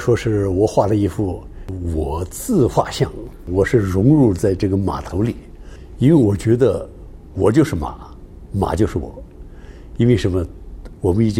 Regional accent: Yili, Xinjiang, China; now in Melbourne, Australia; 一直到我移民来到了墨尔本，可以说是也是个得天独厚的画马的一个好环境。伊犁是我可以经常跟他们说，我伊犁是马的一个王国

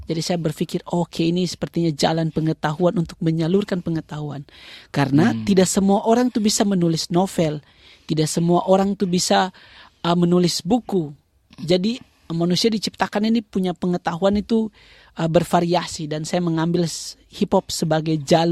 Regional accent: Tidore, North Maluku, Indonesia; Saya dari Tidore, tepatnya di Provinsi Maluku Utara di Indonesia Timur.

